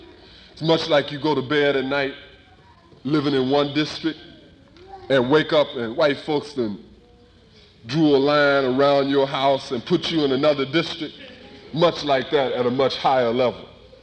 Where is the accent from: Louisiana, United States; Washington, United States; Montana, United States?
Louisiana, United States; Shreveport; When I was a little boy growing up in Shreveport, Louisiana, if we wanted to go to the movies